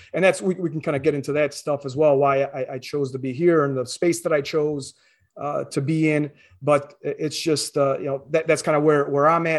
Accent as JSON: {"language": "English", "town": "Chicago", "region": "Illinois", "country": "United States", "tie": "born or raised there", "also_born_or_lived": "Croatia", "said": "I'm originally from the former Yugoslavia. I'm a Serb from Croatia. I immigrated with my parents in October of 1990 at the outset of the war in Yugoslavia. We moved to the Chicagoland area. That's where I grew up."}